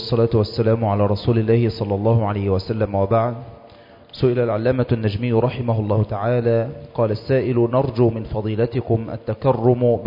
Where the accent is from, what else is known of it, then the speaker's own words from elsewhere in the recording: Al-Najamiya, Jazan Province, Saudi Arabia; born there; من مواليد قرية النجامية، وكانت ولادتي في